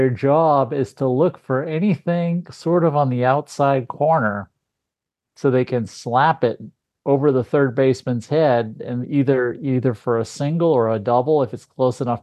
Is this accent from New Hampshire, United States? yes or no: no; California, United States; I'm trying to prove that I'm actually from California, I think.